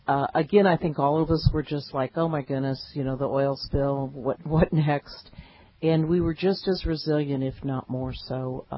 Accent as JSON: {"language": "English", "region": "Michigan", "country": "United States", "also_born_or_lived": "Indiana", "moved": "as an adult", "lives_now": "Ocean Springs, United States", "said": "We've actually lived here now for 30 years, and I mentioned I was originally from Michigan and Indiana, but I'm the director there in Ocean Springs of our local Chamber of Commerce."}